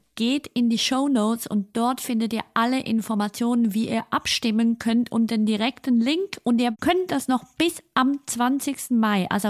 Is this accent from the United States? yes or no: no; Switzerland; Ich bin ja Schweizerin und wir sagen immer, der Emmentaler gehört zu unserer Kultur.